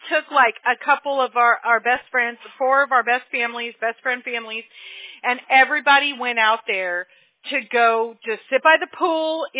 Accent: Apple Valley, California, United States; also born or lived in Mobile, Alabama; now in Orange County, United States; I mean, I was raised in Apple Valley. I was born in Mobile, Alabama, but I was raised in Apple Valley, California.

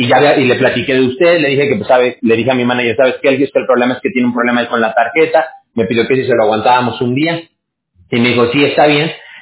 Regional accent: Mexico; yo soy de México, no sé de dónde sea usted

